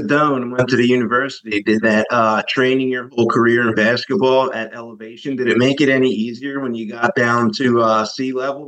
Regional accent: Philadelphia, Pennsylvania, United States; now in Chicago, United States; I'm originally from Philadelphia, as a lot of listeners already know.

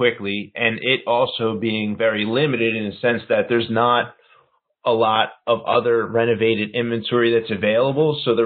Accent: Philadelphia, Pennsylvania, United States; moved away as an adult; now in Chicago, United States; I grew up in Philadelphia. I moved to Chicago about 4 years ago so I could be near my daughter

